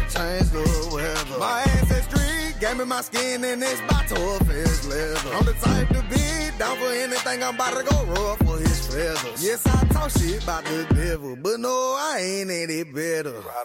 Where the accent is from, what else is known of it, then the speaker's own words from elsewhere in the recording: Texas, United States; Did I tell you guys that I'm from Texas?